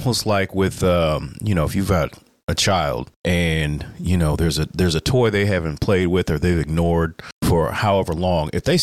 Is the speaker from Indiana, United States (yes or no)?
yes; Indiana, United States; It was like, look, we're from Indiana. We're not just going to do a version of what they do in Atlanta